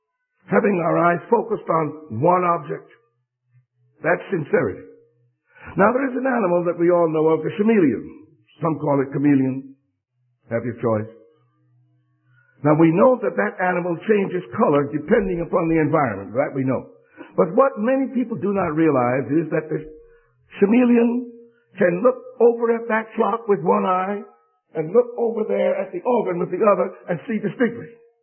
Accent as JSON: {"language": "English", "town": "New York City", "region": "New York", "country": "United States", "tie": "born or raised there", "said": "I was born in New York City. Everybody has heard of New York City? That wicked city? That's where I was born. In a very wicked area called Harlem. I see my sister there smiling. That's where I was born. That's where I was raised."}